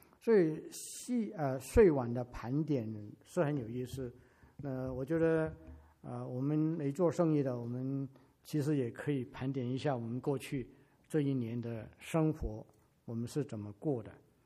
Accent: China; 但是已经变成我们中国人的风俗啊

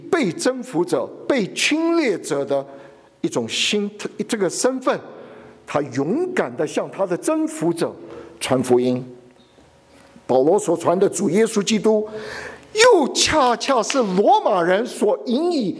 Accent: Taiwan; also born or lived in United States; 我请问，我从台湾来，台湾多少？

